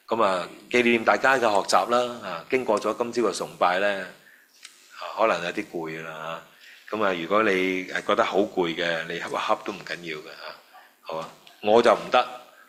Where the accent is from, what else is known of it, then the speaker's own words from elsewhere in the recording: China; 我哋中國人咧最興嗰句嘅啦即係若然未報咧，就時辰啊未到嘅啫